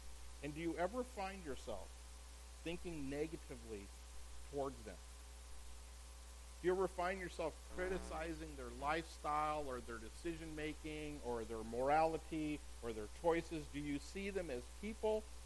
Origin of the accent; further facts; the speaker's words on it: California, United States; now in Portland, United States; I grew up in California, and you know, up in the Bay Area, but you know, California nonetheless. And I moved to Oregon